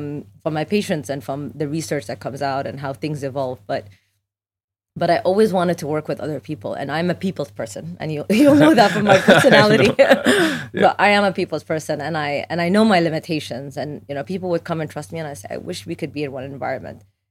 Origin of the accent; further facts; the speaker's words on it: Abu Dhabi, United Arab Emirates; I'm Iraqi Palestinian by origin, but very Emirati at heart. I grew up in Abu Dhabi